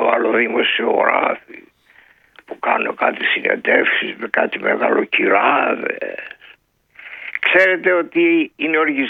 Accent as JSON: {"language": "Greek", "region": "Peloponnese", "country": "Greece", "said": "Από τη Λακωνία."}